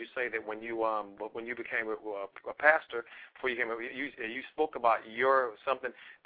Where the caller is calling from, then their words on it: California, United States; I'm calling from Southern California.